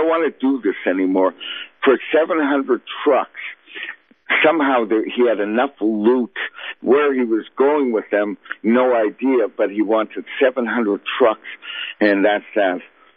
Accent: Canada; I grew up in Canada, and we had a neighborhood filled with new German immigrants.

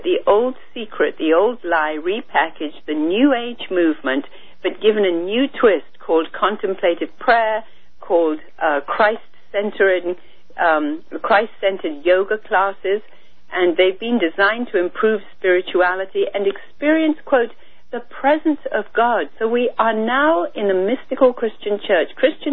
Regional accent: India; But I was born and raised in India

